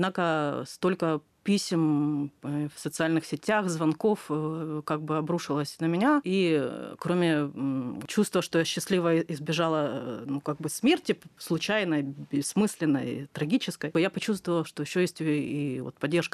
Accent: Donetsk, Donetsk Oblast, Ukraine; moved away; Я родилась в Донецке, жила там и надеялась там как бы умереть.

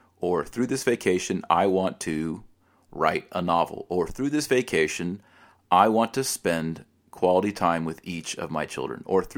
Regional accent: United States; As an American, I think one of the faults of Americans is that we toil to acquire wealth

